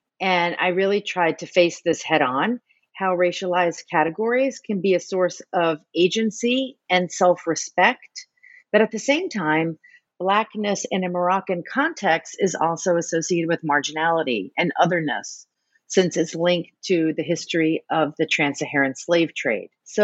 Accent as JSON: {"language": "English", "town": "New Orleans", "region": "Louisiana", "country": "United States", "tie": "born or raised there", "said": "And so as an American, and you know, I grew up in New Orleans in the South"}